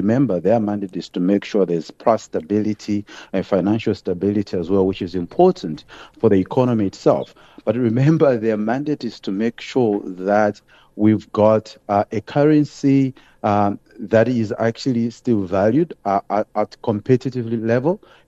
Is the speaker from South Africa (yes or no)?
yes; South Africa; we as South African consumers, we've been through a lot